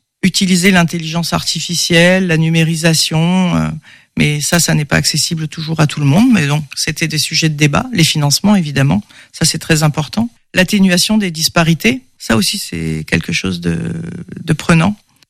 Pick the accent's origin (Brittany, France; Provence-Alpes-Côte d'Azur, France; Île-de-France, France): Provence-Alpes-Côte d'Azur, France; now in Meigné-le-Vicomte, France; j'ai presque 62 ans. Je suis provençale d'origine et j'habite le Maine-et-Loire depuis 17 ans, à Meignet-le-Vicomte particulièrement.